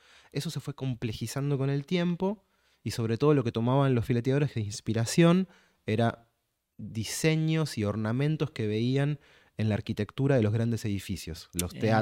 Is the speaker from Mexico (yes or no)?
no; Buenos Aires, Argentina; Yo me crié en Almagro